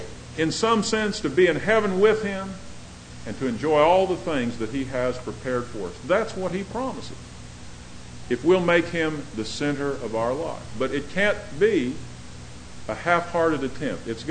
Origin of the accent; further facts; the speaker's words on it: Denver, Colorado, United States; moved away; I come from Denver. And I guess it's natural if you live in a town and you grow up with a certain team, you kind of root for them even long after you've left that city.